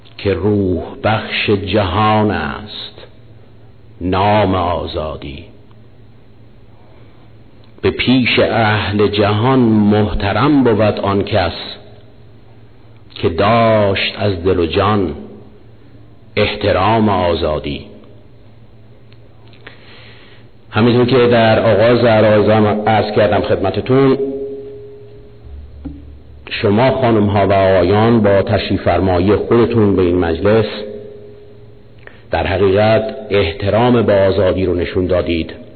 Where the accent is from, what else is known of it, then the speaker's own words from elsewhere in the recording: Iran; به عنوان یک ایرانی